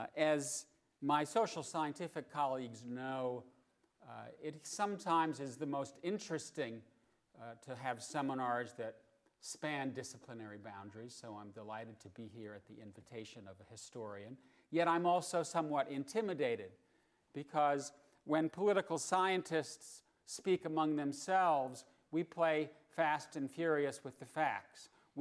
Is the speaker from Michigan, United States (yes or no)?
no; Wisconsin, United States; But as someone born and raised in Wisconsin, I'm always happy to have an Arctic blast.